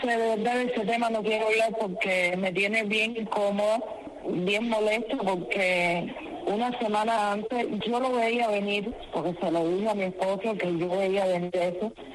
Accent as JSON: {"language": "Spanish", "country": "Cuba", "moved": "yes", "said": "yo salí de Cuba huyendo a la represión que ya tenían sobre mí."}